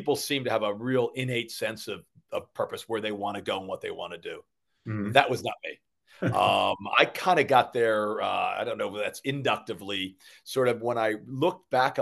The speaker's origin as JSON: {"language": "English", "town": "Newark", "region": "New Jersey", "country": "United States", "tie": "born or raised there", "said": "So I grew up in Newark and a Jersey guy, and then went to school down south"}